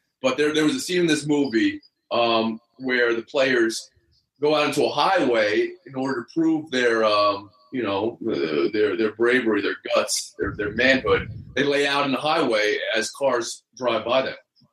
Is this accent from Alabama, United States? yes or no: no; New Jersey, United States; A big movie growing up for me, and I grew up in New Jersey, was a movie called The Program.